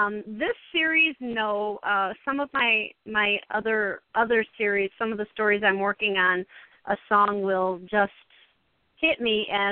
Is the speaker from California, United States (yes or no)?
no; Beaver Dam, Wisconsin, United States; in my hometown in Beaver Dam, Wisconsin.